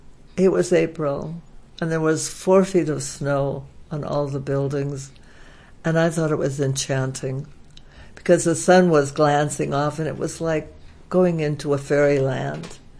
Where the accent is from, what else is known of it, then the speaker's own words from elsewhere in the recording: Missoula, Montana, United States; now in Bozeman, United States; Came to Bozeman in 1961. And I didn't know anything about Bozeman. I was from Missoula, that area, and the reservation was 25 miles north of Missoula.